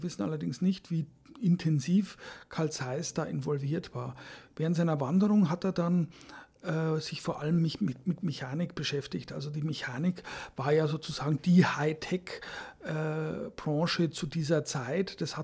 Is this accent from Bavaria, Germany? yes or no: yes; Bavaria, Germany; now in Berlin, Germany; Wie man meiner Sprache schon entnimmt, stamme ich aus dem Süden, aus Bayern. Ich habe dann Geschichte studiert in München und bin später nach Berlin, damals in den 80er Jahren nach West-Berlin gewechselt